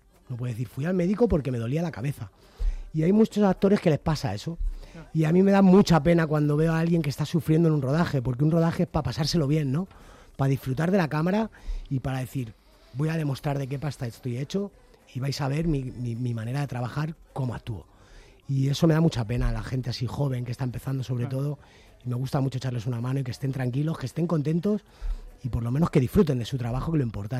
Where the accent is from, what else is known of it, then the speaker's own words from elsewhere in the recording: Parla, Community of Madrid, Spain; Nací en Parla, crecí en Parla y moriré en Parla, evidentemente.